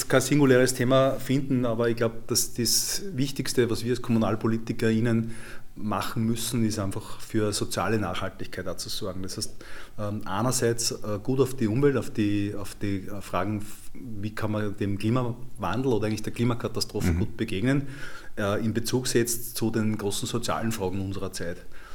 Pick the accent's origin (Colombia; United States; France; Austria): Austria; Amstetten, Lower Austria; Und ja, Amstetten war immer meine Heimat und Amstetten war auch immer, ich habe das Gefühl gehabt, das ist eine wunderbare Stadt, um da zu leben.